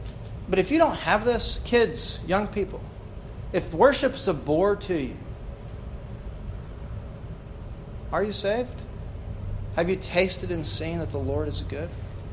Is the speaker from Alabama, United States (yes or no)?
yes; Birmingham, Alabama, United States; When I was a child, growing up in Birmingham, Alabama, my father had a brother.